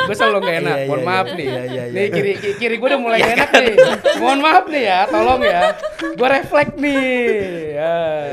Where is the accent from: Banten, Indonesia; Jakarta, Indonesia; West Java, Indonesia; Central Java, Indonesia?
Jakarta, Indonesia; Ancol; Karena gue juga orang Ancol jadi gue tahu.